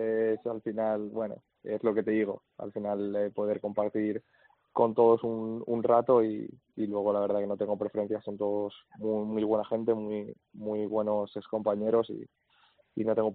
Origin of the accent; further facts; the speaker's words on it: L'Eliana, Valencian Community, Spain; Sí, de la Eliana, sí.